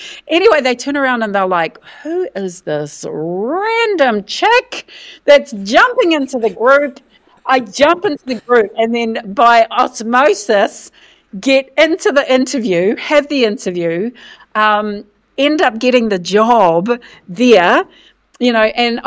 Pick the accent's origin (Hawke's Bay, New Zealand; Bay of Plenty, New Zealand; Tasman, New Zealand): Hawke's Bay, New Zealand; Wairoa; I'd never done it, right? I'm from Wairoa. I'm like, what the heck?